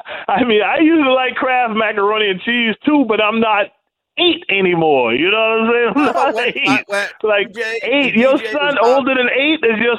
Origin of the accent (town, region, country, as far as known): South Carolina, United States